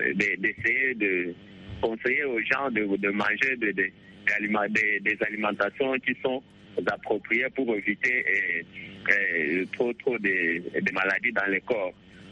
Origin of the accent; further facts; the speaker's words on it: Kinshasa, DR Congo; par exemple, ici chez nous à Kinshasa.